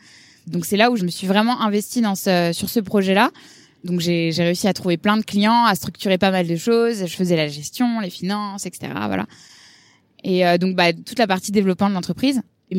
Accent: Lyon, Auvergne-Rhône-Alpes, France; j'ai grandi donc à Lyon, mais ensuite, mes parents ont emménagé dans la banlieue, donc dans un petit village.

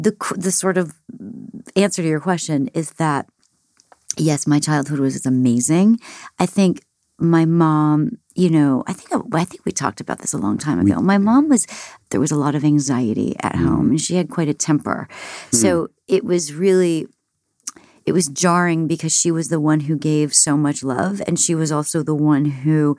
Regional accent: Canada; I grew up in Canada.

